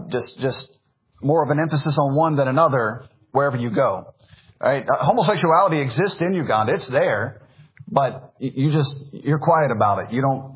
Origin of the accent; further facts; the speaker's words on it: Memphis, Tennessee, United States; born there; All right, so I was born in America. I was born in Memphis, Tennessee.